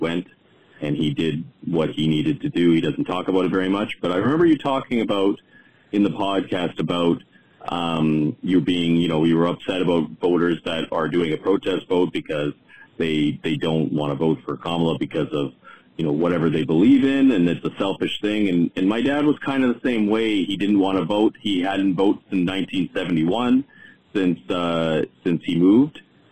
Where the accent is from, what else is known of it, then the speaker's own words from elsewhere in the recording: Canada; I'm from Canada, but my dad is American, and my dad is a Vietnam vet.